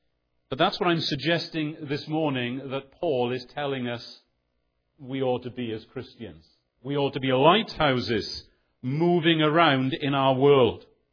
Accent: Wales, United Kingdom; There are times as a Welshman I hate the rain.

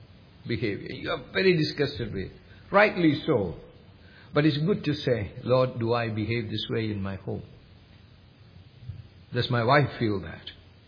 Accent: India; Because I am only familiar with Indian breakfast, right? Because I came from India.

